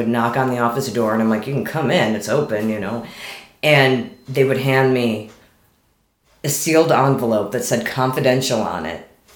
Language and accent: English; Michigan, United States; I'm from Michigan, mm-hmm. and I had to go home for Christmas